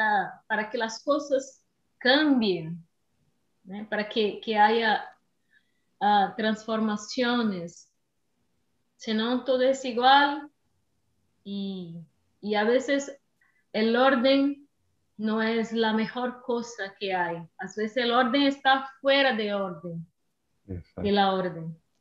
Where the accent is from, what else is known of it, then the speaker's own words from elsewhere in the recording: Salvador, Bahia, Brazil; Spanish is a second language; soy de Salvador, de Bahía, que tiene playas, es una ciudad litoránea, pero ahora no estoy en Salvador, estoy en otra ciudad, un pueblo, un pequeño pueblo, en la playa. Estoy muy cerca de la playa.